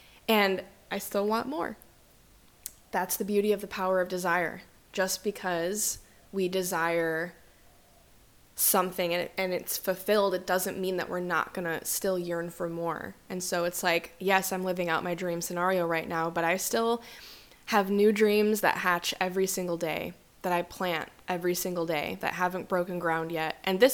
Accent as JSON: {"language": "English", "region": "Midwest", "country": "United States", "tie": "born or raised there", "said": "small town Midwestern mentality is what I grew up with in the Midwest near Chicago."}